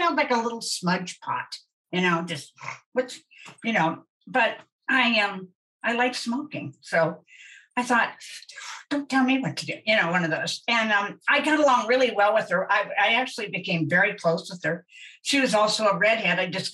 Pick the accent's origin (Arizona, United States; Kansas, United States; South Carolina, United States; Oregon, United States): Kansas, United States; Well, I'm adopted, and I was adopted, strangely enough, it's a strange story, but I am from Kansas, and yes, I know Dorothy and those guys.